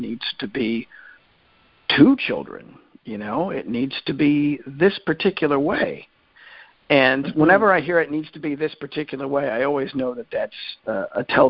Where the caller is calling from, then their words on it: Maryland, United States; I'm calling from Maryland.